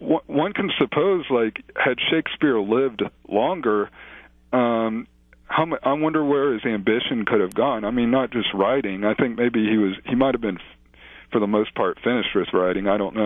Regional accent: Dallas, Texas, United States; I'm originally from Dallas, so I'm a Cowboys fan.

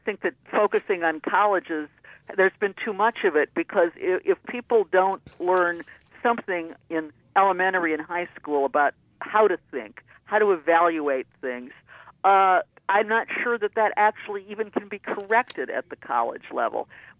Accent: Midwest, United States; When I graduated from Michigan State, I'm from the Midwest, in 1965, I'd taken a lot of history courses.

